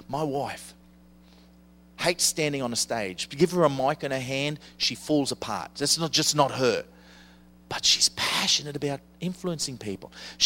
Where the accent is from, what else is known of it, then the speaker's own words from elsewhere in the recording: Australia; Well, I get excited about this and I'm Australian.